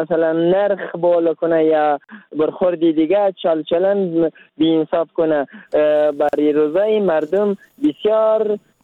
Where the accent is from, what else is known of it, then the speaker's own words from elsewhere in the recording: Zabul, Afghanistan; ما در اینجا در ولایت ما از زابل هستم.